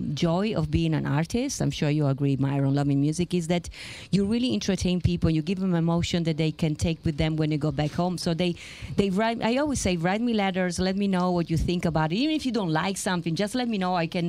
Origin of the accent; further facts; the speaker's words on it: Venice, Veneto, Italy; I'm from Venice, Italy.